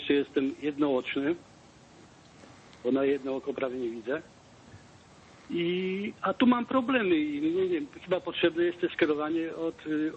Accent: Toruń, Kuyavian-Pomeranian Voivodeship, Poland; No, bo Toruń to jest moje miasto, bo ja sam pochodzę z Torunia.

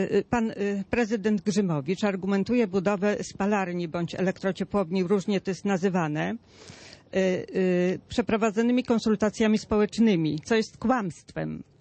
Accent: Olsztyn, Warmian-Masurian Voivodeship, Poland; ponieważ urodziłam się tutaj, jestem olsztynianką od urodzenia, nie wyobrażam sobie, że mam gdzieś stąd uciekać.

